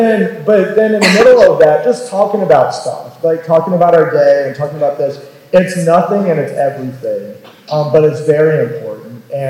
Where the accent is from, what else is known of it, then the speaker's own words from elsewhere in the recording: the Carolinas, United States; where I grew up in the Carolinas